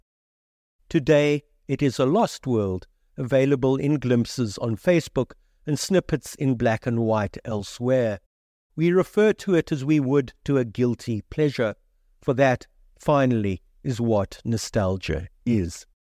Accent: Johannesburg, Gauteng, South Africa; If, as a schoolboy growing up in Johannesburg in the late 1970s and early 1980s, you didn't have at least a possible Charles Fortune impersonation at your disposal, you were a lost soul

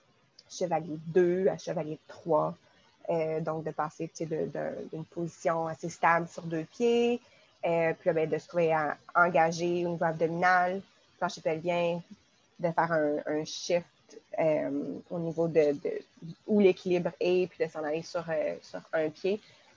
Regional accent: Quebec City, Quebec, Canada; mais les gens avec qui j'ai grandi à Québec.

